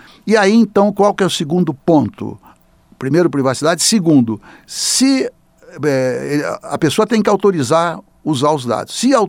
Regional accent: São Paulo, Brazil; eu sou do estado de São Paulo e sou do PT.

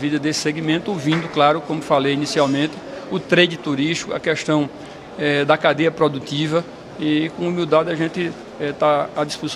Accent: Campina Grande, Paraíba, Brazil; Eu venho de uma região que é do Nordeste brasileiro, da Paraíba, sou de Campina Grande, terra que realiza o maior São João do mundo

